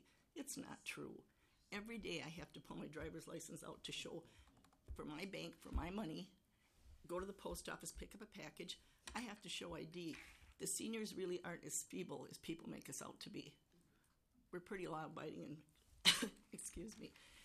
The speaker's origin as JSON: {"language": "English", "town": "Bremerton", "region": "Washington", "country": "United States", "tie": "born there", "said": "I was born in Bremerton, Washington."}